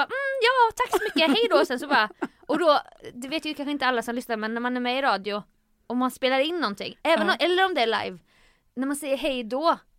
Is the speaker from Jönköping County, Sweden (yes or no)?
yes; Jönköping, Jönköping County, Sweden; det här är ju min hemstad Jönköping.